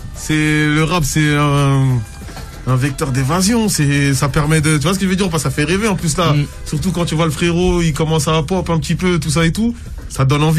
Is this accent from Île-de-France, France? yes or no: yes; Montfermeil, Île-de-France, France; Moi, je suis du 93, je viens de Montfermeil.